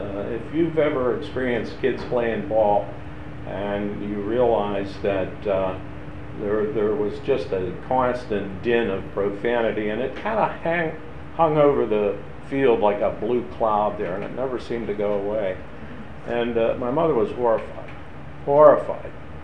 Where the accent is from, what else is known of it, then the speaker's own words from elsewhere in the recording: Verona, Pennsylvania, United States; And I grew up in Verona, which is up the river, up the Allegheny River, about 12 miles from the point.